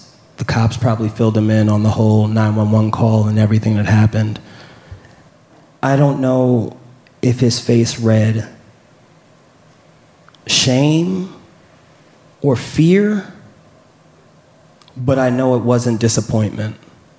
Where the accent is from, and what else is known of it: New York, United States